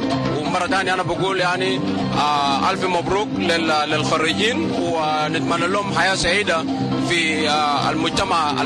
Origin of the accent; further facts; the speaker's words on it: Sudan; English is a second language; now in United States; I'm from Sudan.